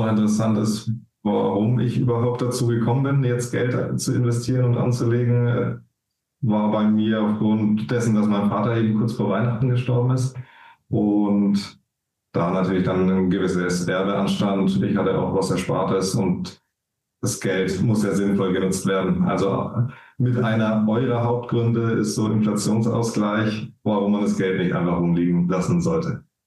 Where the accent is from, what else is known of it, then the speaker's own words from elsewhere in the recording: Bamberg, Bavaria, Germany; Ich bin 27 Jahre jung. Ich komme aus Bamberg in schönen Bayern, relativ südlich.